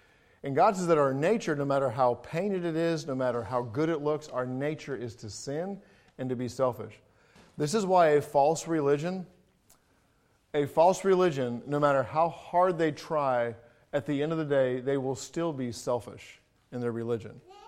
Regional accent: England, United Kingdom; I know growing up in England, I actually grew up on a cattle farm for a time.

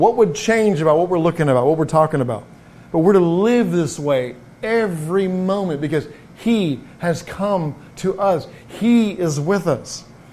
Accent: England, United Kingdom; I grew up in England. It just comes with the English culture.

